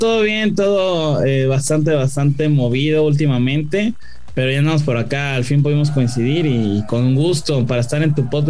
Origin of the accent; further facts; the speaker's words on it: Mexico; Yo soy muy mexicano.